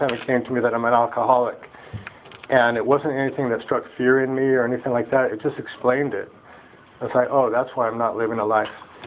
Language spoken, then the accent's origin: English; United States; Second was being … which was my family, and third was being American.